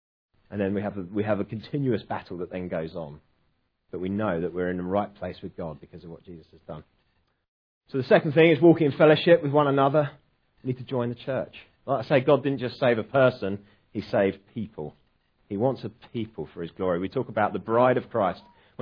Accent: United Kingdom; But we're British, so we go, oh, no, I couldn't put him out.

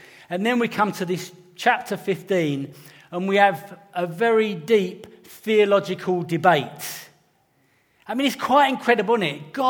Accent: United Kingdom; You know, being British, we're more likely to go, excuse me, could I raise a point, please?

